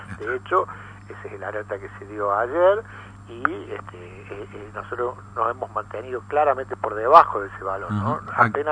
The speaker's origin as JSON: {"language": "Spanish", "town": "Río Cuarto", "region": "Córdoba", "country": "Argentina", "said": "Ah, del sur, de Río Cuarto."}